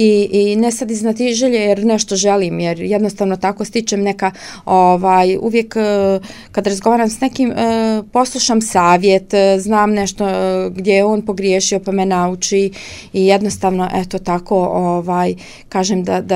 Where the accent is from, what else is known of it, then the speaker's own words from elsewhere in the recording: Romanovci, Republika Srpska, Bosnia & Herzegovina; Ja nekako kako sam rasla i odrasla u Romanovcima, negdje ta između Gradiške opštine i Laktaša, uvijek sam tako na oba dvije strane su me vukle